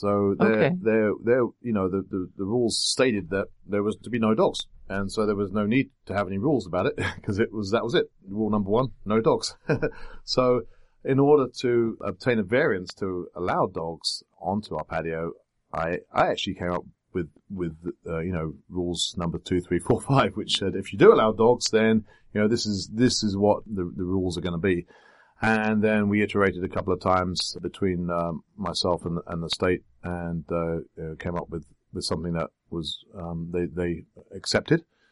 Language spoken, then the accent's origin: English; England, United Kingdom; Well, you know, being an Englishman, dogs are very common over there.